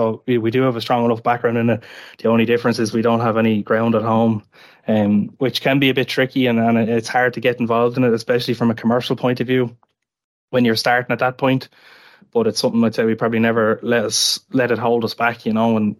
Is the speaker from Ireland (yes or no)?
yes; Bray, County Wicklow, Ireland; We're both from Bray.